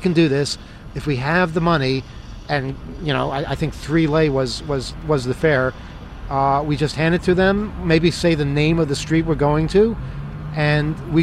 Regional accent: New York, United States; I just said I'm from New York, and you're from Seattle

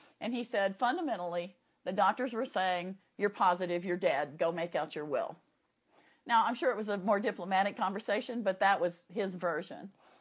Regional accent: Texas, United States; Well, if I talk like where I grew up in Texas. and yes, that is how all my cousins still talk today.

